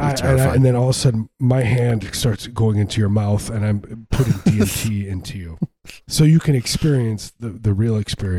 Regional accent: Midwest, United States; I'm from the Midwest, man.

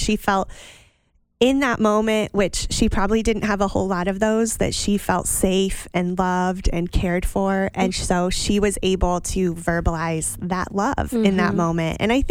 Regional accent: Ohio, United States; I was a counselor and part of the camp in my hometown of Northwest Ohio for over 10 years.

